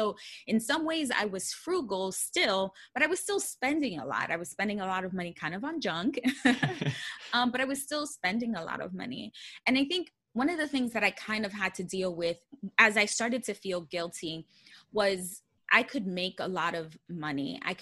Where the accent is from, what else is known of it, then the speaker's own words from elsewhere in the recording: Bronx, New York, United States; I grew up in the Bronx, New York, and in a low income family.